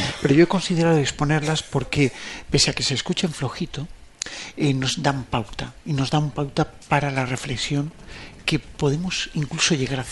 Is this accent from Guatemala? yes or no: no; Alicante, Valencian Community, Spain; Resulta que los motores se fabrican en mi tierra, en Alicante, se fabricaban.